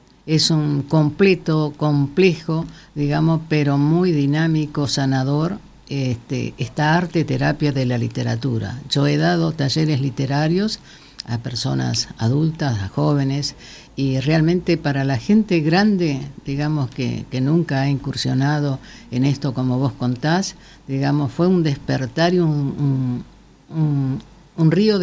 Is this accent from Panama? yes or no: no; Patagonia, Argentina; now in Buenos Aires, Argentina; nosotros que venimos de la Patagonia, más de 50 años allá en la Patagonia, sabemos de ese viento